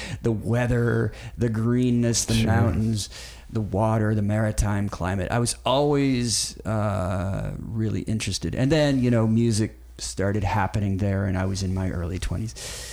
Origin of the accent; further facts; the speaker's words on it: Oklahoma, United States; growing up in Oklahoma, and it was like the 70s, and like, you know, they had two new sports teams. They had the Seahawks and the Mariners in the mid-70s. And I was born in 69